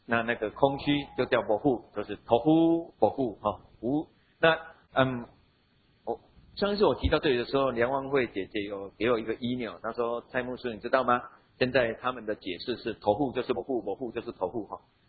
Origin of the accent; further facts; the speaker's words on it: Taiwan; 我们台湾人呢，我们对羊的感情就没有像犹太人对羊那个感情那么好